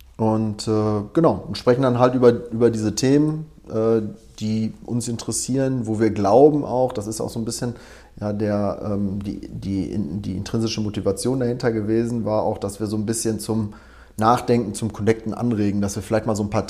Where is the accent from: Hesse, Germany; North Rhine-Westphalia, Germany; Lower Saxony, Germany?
North Rhine-Westphalia, Germany; Wie man das so bei uns im Ruhrgebiet macht.